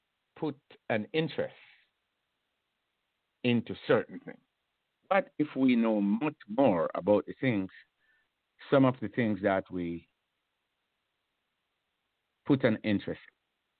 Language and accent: English; Saint Catherine, Jamaica; I grew up youngster in Jamaica, St. Catherine area there